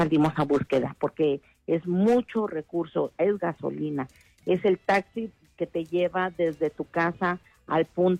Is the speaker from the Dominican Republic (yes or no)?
no; Tamuín, San Luis Potosí, Mexico; porque somos de ese lugar, yo soy de Tamuín